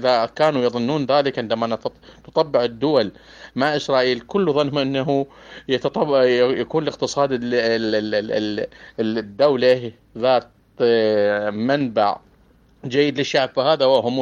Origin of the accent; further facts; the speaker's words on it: Iraq; نحن كعراقيين